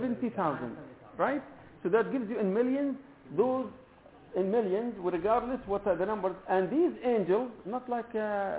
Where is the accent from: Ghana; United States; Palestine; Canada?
Palestine; I grew up in Palestine pomegranate is something very common